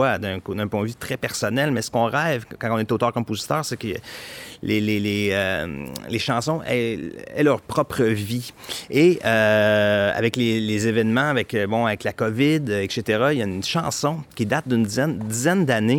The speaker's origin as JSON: {"language": "French", "town": "Victoriaville", "region": "Quebec", "country": "Canada", "tie": "born or raised there", "lives_now": "Montreal, Canada", "said": "je suis pas natif de Montréal, je suis natif de Victoriaville qui est au centre du Québec, qui est réputée comme étant la capitale du développement durable et j'en suis très fier."}